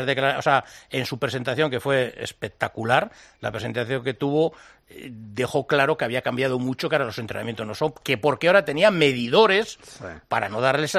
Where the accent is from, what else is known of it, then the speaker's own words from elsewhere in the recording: Sestao, Basque Country, Spain; Bueno, soy de Sestao, que es el Gran Bilbao.